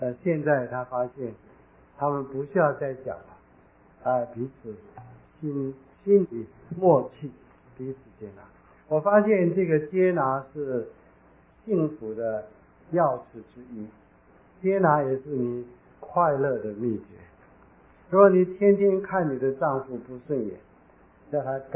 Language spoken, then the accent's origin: Chinese; China; 我觉得那太上了以后还是中国人呢，我们中国人会让了，要让牧师先吃，对不对？